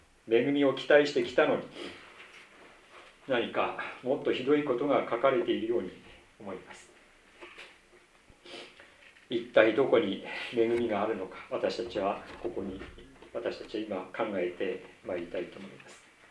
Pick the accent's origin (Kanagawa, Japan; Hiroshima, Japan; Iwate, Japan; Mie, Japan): Iwate, Japan; 私自身岩手の出身でありまして、実家が岩手にあり、また親戚がの多くがその周辺に住んでおりまして